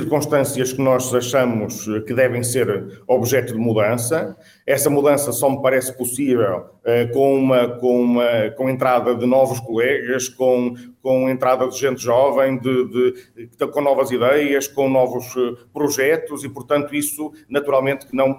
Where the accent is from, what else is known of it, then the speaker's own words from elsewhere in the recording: Matosinhos, Porto, Portugal; Eu nasci no Porto, mas com 4 anos fui para Matosinhos e de facto não saí de lá mais.